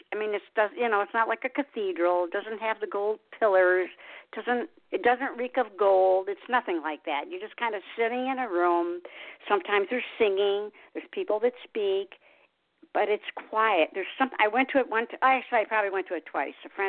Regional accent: Detroit, Michigan, United States; and I'm from Detroit

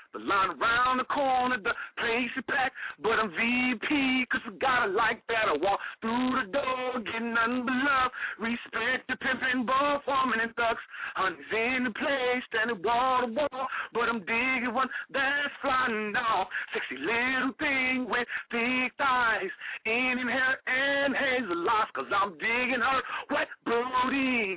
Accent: Kansas City, Missouri, United States; now in Philadelphia, United States; Let me give a shout out to my hometown, Kansas City, Missouri, 816.

